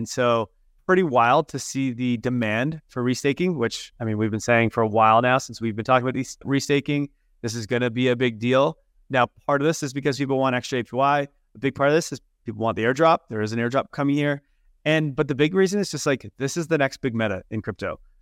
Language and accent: English; Canada; I'm Canadian, so I can't use Binance.